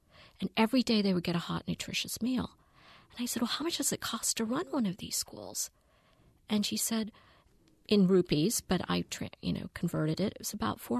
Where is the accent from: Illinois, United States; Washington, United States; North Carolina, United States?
North Carolina, United States; I was brought up in Eastern North Carolina, the daughter of Indian immigrants, and had a very interesting growing up experience growing up in the South, but also spending my summers in India.